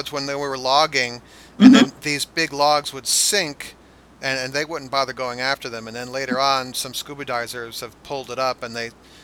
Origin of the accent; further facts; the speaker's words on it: Wisconsin, United States; You know, I grew up outside of Milwaukee, so I'm a cheesehead.